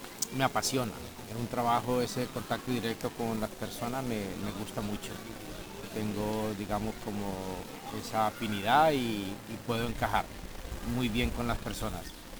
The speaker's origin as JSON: {"language": "Spanish", "town": "Cali", "region": "Valle del Cauca", "country": "Colombia", "moved": "yes", "lives_now": "Seville, Spain", "said": "Yo soy de Colombia, sí, de Cali, Colombia, sí, la capital mundial de la salsa."}